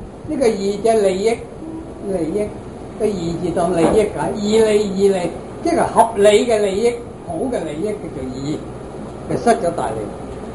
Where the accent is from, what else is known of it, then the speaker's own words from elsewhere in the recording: China; 普通呢个形容词就喺我哋中国人啊，形容词喺个名词前面嘅。